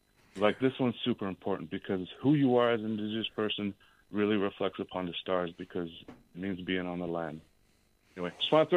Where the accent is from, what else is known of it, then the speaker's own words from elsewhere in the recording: Shiprock, New Mexico, United States; I grew up in, I was born in Shiprock, New Mexico. I'm half Diné and I'm half Oglala.